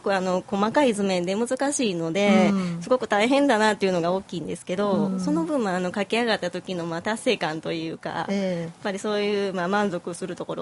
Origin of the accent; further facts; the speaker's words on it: Kameoka, Kyoto, Japan; 私生まれも育ちも亀岡なんですけど